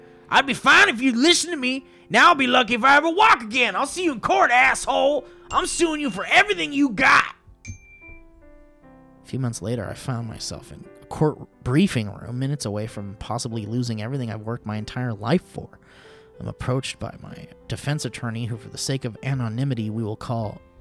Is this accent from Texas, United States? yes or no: yes; San Antonio, Texas, United States; It was a beautiful sunny Tuesday afternoon in my hometown of San Antonio, Texas.